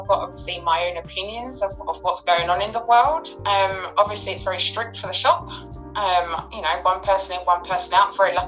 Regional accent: Crawley, South East England, United Kingdom; moved away as an adult; now in Maidstone, United Kingdom; I'm living in Kent, Maidstone. I'm originally from Crawley, Gatwick. I've been down here now for, I think it's 19 years, 19, 20 years. So this is home to me now.

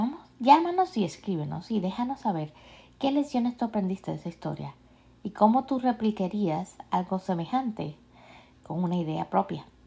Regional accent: United States; de los Estados Unidos y estoy aquí para ayudarte y darte ideas de cómo empezar de la mejor manera la empresa de tus sueños

